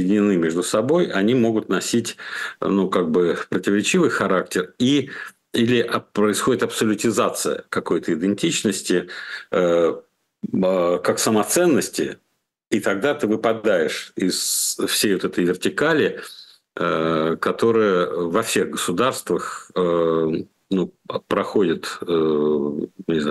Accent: Dagestan, Russia; Я выходец с Кавказа. У нас есть кавказские традиции, у нас есть все и все вот это. Потом. Я мусульманин, я дагестанец, я кавказец, я россиянин.

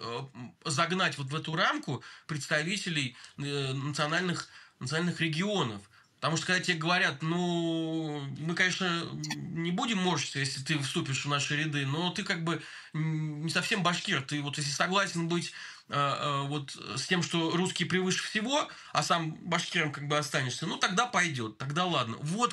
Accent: Bashkortostan, Russia; born there; Я сам родился в Башкортостане, например, хотя я не башкир, но во мне там три текут разные, компоненты. Да, я и осетин, я и русский

